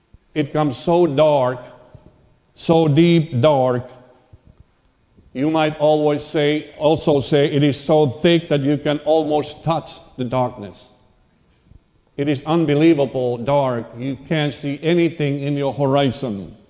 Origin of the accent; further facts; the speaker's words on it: Finland; English is a second language; I am from Nordic countries of Finland, Scandinavia. And back there, this time of year, it's very dark.